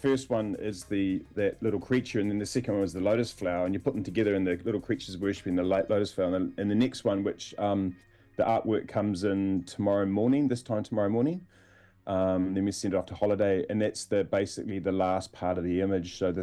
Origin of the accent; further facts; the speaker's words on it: Dunedin, Otago, New Zealand; born there; But I was born in Dunedin, but I started making music in Christchurch, so I've got a really huge connection with Christchurch.